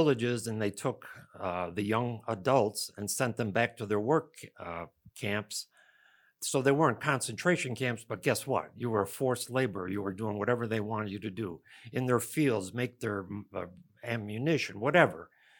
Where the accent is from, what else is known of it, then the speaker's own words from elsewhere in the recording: Rochester, New York, United States; born there; I was born in Rochester, New York. We had everything.